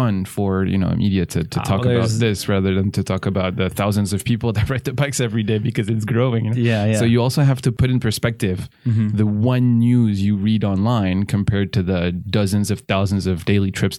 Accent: Paris, Île-de-France, France; English is a second language; And, for example, in Paris, again, my hometown, there's a very ambitious cycling plan that's been put out

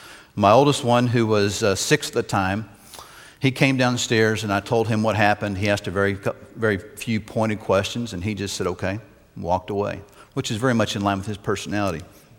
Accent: Dallas, Texas, United States; And this actually happened in Dallas. I grew up in Dallas, and we had moved back.

